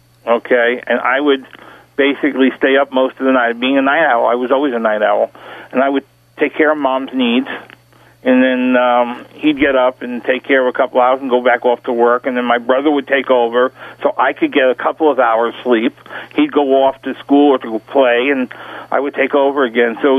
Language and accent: English; Brooklyn, New York, United States; On the other hand, I was brought up in Brooklyn. I'm a street kid, so I was, anyway.